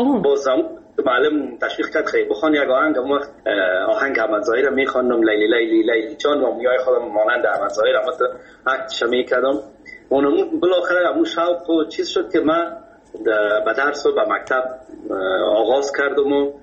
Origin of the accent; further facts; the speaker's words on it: Kabul, Afghanistan; در فامیل که ما بزرگ شدیم، ما از مردم خود کابل هستیم، از شهر کونه کابل.